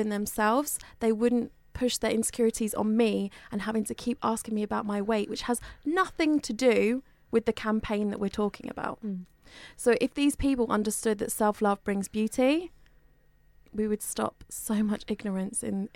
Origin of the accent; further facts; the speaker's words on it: Bury St Edmunds, East of England, United Kingdom; I come from a small town called Bury St Edmunds and I was always the weirdo in my hometown.